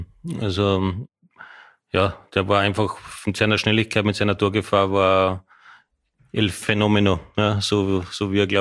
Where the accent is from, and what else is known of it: Austria